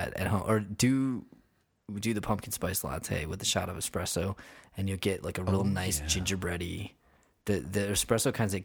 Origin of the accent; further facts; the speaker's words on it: New York, United States; also born or lived in North Carolina; because I grew up in New York